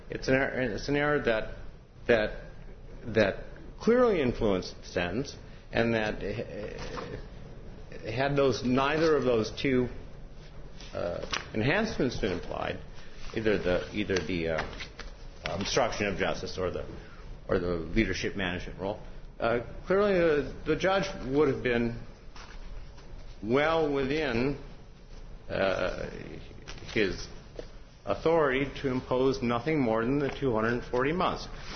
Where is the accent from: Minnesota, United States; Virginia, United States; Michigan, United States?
Michigan, United States; Manistee; I'm from Manistee, Michigan, just a little north of Ludington.